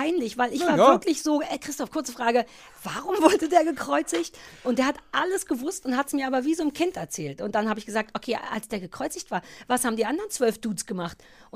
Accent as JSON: {"language": "German", "region": "East Germany", "country": "Germany", "tie": "born or raised there", "said": "Ich bin ja in der DDR groß geworden"}